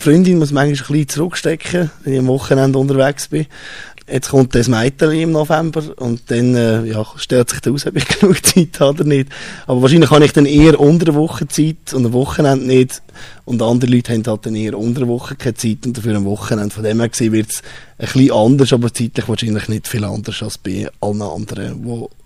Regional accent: Switzerland; Als Schweizer Musiker sagt man immer, sehr schwierig zu rauskommen

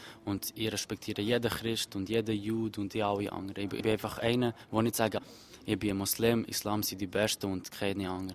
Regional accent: Albania; now in Switzerland; In der Schweiz gehe ich eher weniger in die Moschee, aber bei meiner Heimat, das ist in Albanien, dort gehe ich also fast jeden Tag.

